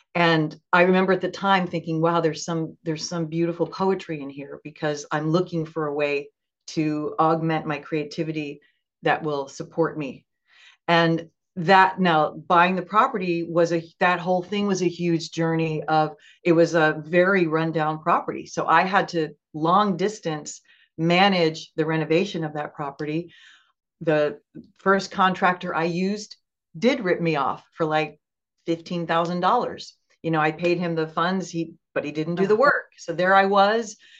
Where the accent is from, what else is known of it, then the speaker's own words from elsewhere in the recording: East Coast, United States; moved away; I defected to the West because I grew up on the East Coast. I came to San Francisco.